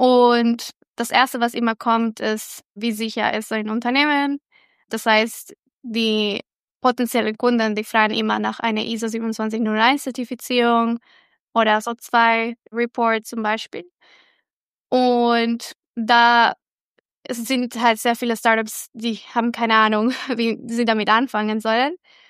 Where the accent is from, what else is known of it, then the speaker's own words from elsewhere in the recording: El Salvador; now in Germany; Ich komme ursprünglich aus El Salvador, bin in Deutschland schon seit 12 Jahren circa.